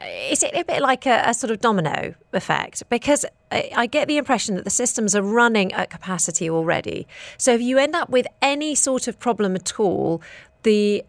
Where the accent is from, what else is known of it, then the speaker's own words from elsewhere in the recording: United Kingdom; I can say that as a British person